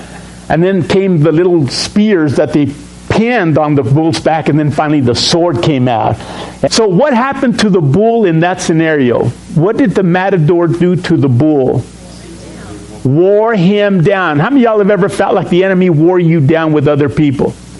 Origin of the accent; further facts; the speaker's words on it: El Paso, Texas, United States; also born or lived in Juarez, Mexico; I'm living in a border town. You know, I was born in Mexico at the age of two. My parents moved from Juarez, Chihuahua to El Paso, Texas, so that my dad could establish residence in El Paso and get a working visa there. And so at the age of two, I was living in El Paso.